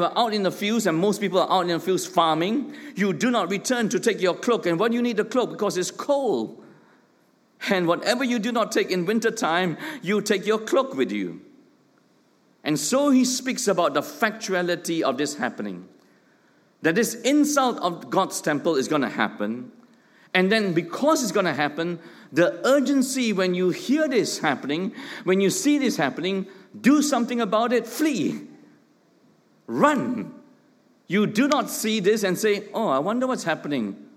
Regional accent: Tampin, Negeri Sembilan, Malaysia; The Japanese cycled through my hometown, Tampin, which is close to Malacca.

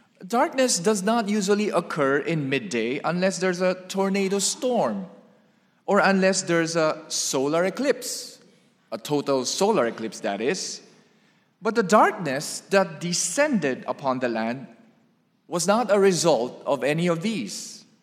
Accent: Philippines; English is a second language; Now, I grew up in the Philippines where during Holy Week, which starts on Thursday, Maundy, Thursday, Good Friday, Black Saturday, stretches until Easter Sunday.

